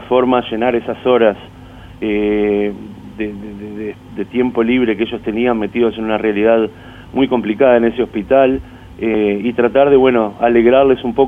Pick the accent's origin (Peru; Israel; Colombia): Israel; yo soy un ciudadano israelí, pertenezco a una de las partes, uh-huh, del conflicto